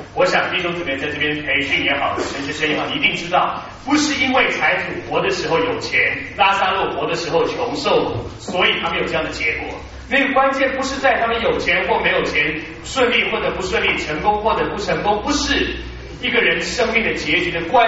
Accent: Taiwan; 我小的时候在一个传道人家里面长大，觉得传道人生活好苦。那个时候在台湾，传道人生活非常苦

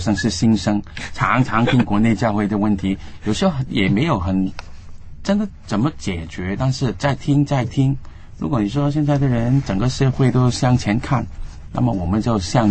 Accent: Guangdong, China; 我们广东人说“买花展花香”

